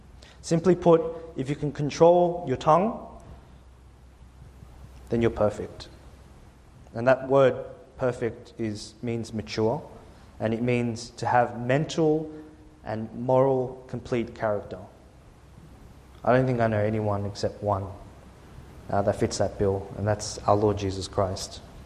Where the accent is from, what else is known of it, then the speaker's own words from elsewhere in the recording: Australia; we would be familiar growing up in Australia of how wildly crazy a bushfire can be